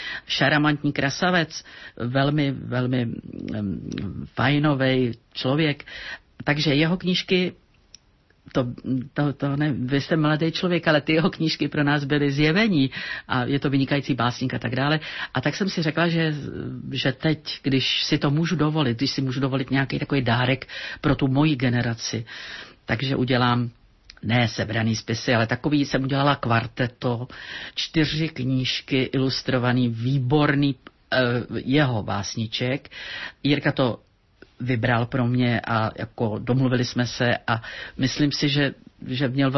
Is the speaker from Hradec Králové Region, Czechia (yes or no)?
no; Buštěhrad, Central Bohemian Region, Czechia; protože jsem z Buštěhradu